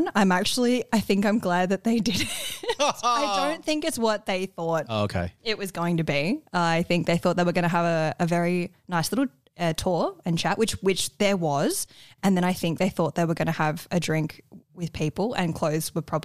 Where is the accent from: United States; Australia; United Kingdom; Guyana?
Australia; accent: Australian; I'm going to ask what they think in my very Australian accent.